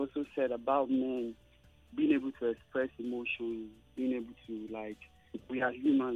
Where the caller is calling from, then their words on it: Yaba, Lagos, Nigeria; I'm calling from Yaba.